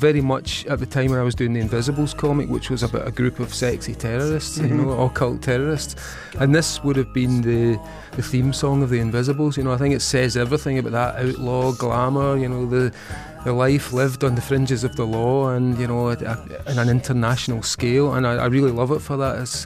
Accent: United Kingdom; growing up in Britain in the dark days of the 1970s

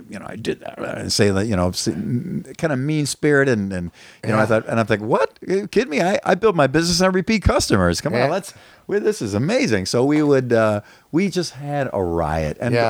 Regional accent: Buffalo, New York, United States; now in Los Angeles, United States; And I love living in Los Angeles so much. After I love Buffalo too, my hometown.

